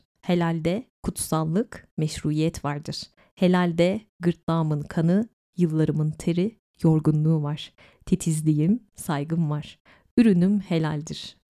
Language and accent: Turkish; İzmir, Turkey; Her İzmirlinin … 'le bir anısı vardır, biliyorsunuz ben de İzmirliyim.